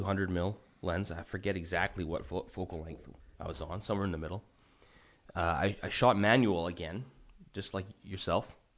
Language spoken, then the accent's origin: English; British Columbia, Canada; now in Europe; growing up on the West Coast, that's where the sun sets, over the water.